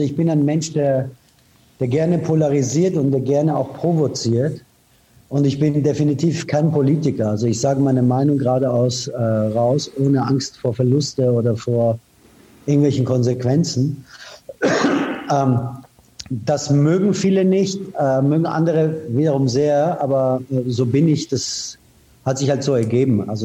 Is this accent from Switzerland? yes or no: no; Iran; moved away; ich bin im Iran geboren, hatte eigentlich eine sehr, sehr schöne Kindheit